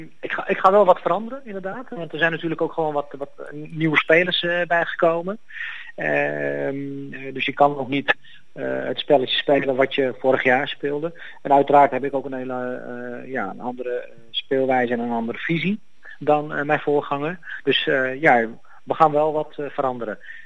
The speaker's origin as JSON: {"language": "Dutch", "region": "Utrecht", "country": "Netherlands", "said": "Ik kom uit zelfs uit Utrecht, dus alle clubs komen uit Utrecht."}